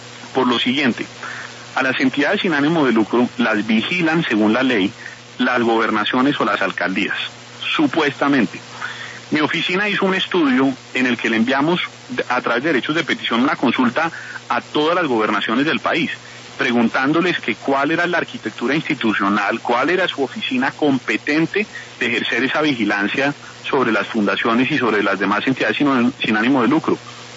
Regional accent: Colombia; tenemos que cumplir como colombianos

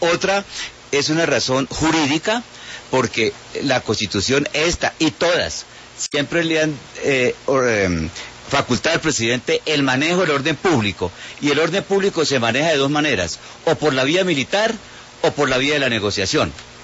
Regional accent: Colombia; Bueno, eso, así somos los colombianos.

